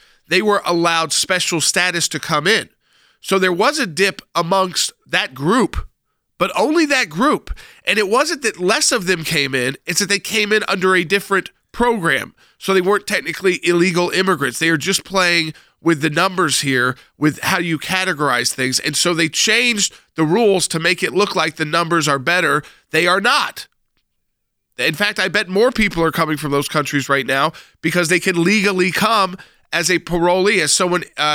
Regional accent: United States; As an American, one, we're going to have to use our troops

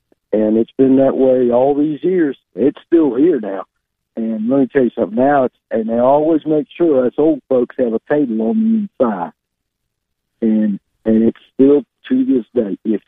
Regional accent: High Point, North Carolina, United States; because I grew up in High Point, North Carolina, and there's a place that just closed

